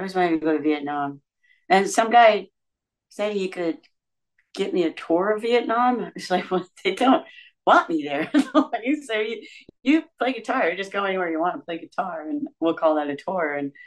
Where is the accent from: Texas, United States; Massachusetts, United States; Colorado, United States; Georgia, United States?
Georgia, United States; Yeah. I'm from Georgia.